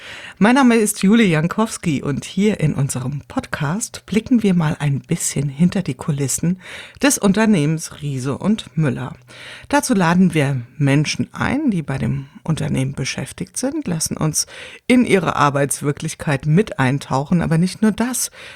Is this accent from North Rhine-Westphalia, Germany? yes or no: no; Wiesbaden, Hesse, Germany; weil ich komme ja hier aus Wiesbaden